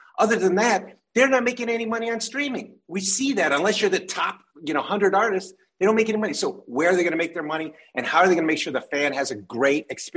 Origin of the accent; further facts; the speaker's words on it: Detroit, Michigan, United States; and I'm from Detroit, right? So I when I was in Detroit